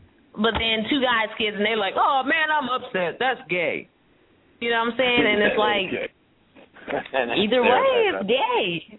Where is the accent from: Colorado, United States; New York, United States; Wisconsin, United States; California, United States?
California, United States; San Francisco; from San Francisco, so I've been exposed to probably a little more maybe than other people have.